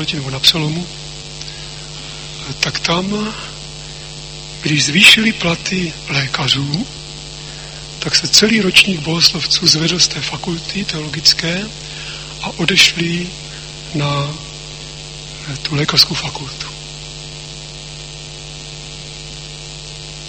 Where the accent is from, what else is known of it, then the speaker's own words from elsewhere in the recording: Bohemia, Czechia; když se dověděl, že jsem z Čech